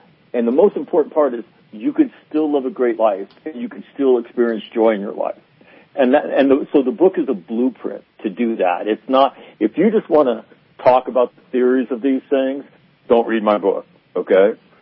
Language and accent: English; Sacramento, California, United States; I grew up in Sacramento